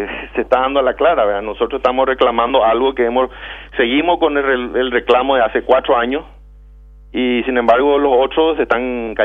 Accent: Paraguay; Así como nosotros, como paraguayos, pagamos nuestros impuestos. Nuestras ganancias se quedan acá.

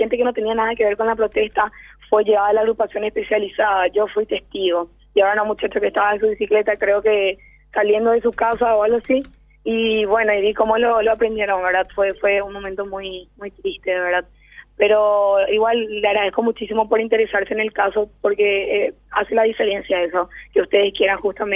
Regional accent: Paraguay; nosotros somos el pueblo paraguayo

